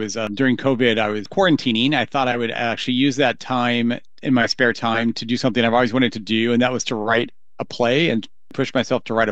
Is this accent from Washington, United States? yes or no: yes; Richland, Washington, United States; Yeah, I was born and raised in Richland, Washington. My family's the same, so I have a long history of family there. My hometown